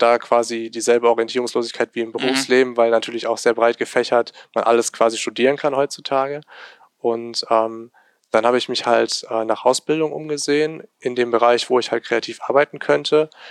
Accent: Remscheid, North Rhine-Westphalia, Germany; wer jetzt? Ich bin halt hier geboren und aufgewachsen in Remscheid

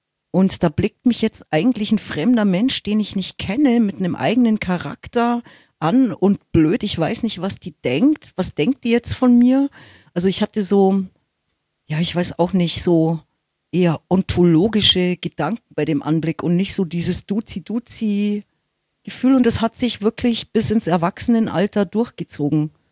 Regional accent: Munich, Bavaria, Germany; Das ist meine Heimat.

